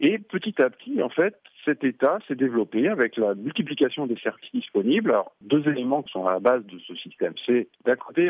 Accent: France; en tant que Français venant d'un grand pays qui a une administration lourde

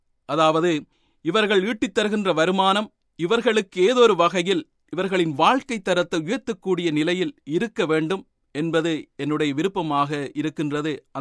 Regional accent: Eastern Province, Sri Lanka; born there; நான் ஒரு கிழக்கு மாகாணத்தில் பிறந்தவன் என்பதால் என்னுடைய பிறப்பு இடத்திலிருந்து

